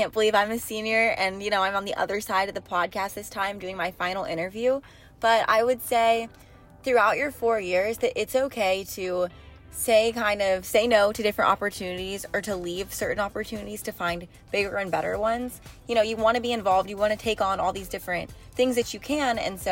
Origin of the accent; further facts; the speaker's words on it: Durham, North Carolina, United States; I'm from Durham, North Carolina, which is about 20 minutes away from Chapel Hill.